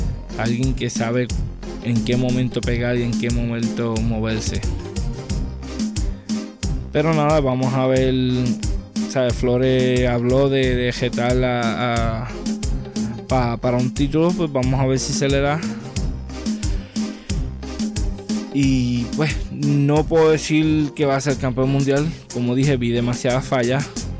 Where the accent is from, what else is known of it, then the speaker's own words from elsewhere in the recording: Puerto Rico; Yo como boricua me siento orgulloso de Jason Vélez.